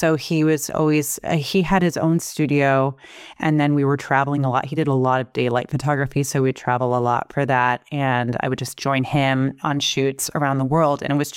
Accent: Iowa, United States; also born or lived in New York; I grew up in Iowa, between Iowa and New York.

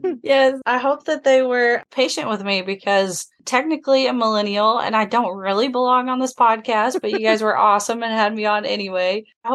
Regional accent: the South, United States; And I can say that because I'm also from the South.

